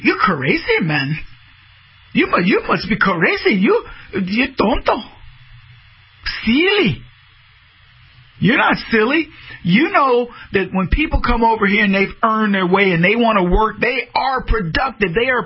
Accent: Texas, United States; I grew up in Texas.

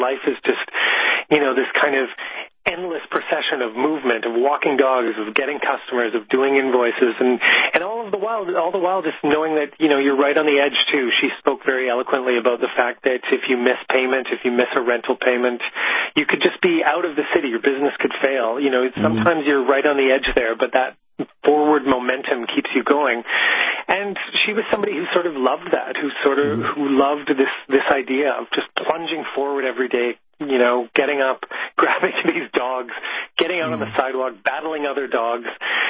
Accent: Canada; moved away as an adult; also born or lived in London; Well, I'm from Canada. I was in London for 13 years

